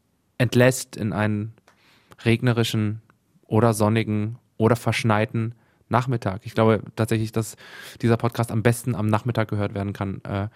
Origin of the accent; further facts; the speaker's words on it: East Germany, Germany; Ich komme ja aus der DDR, da hat man schon mit 15 ein Kind gekriegt.